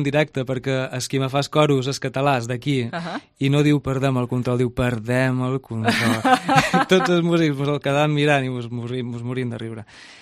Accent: Balearic Islands, Spain; jo som menorquí, jo venc de Menorca

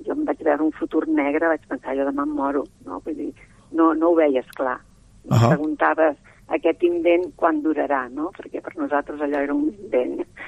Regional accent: Vilafranca del Penedès, Catalonia, Spain; Jo soc de Vilafranca del Penedès, a 50 quilòmetres de Vilafranca, em va dir, vés-te'n a Bellvitge.

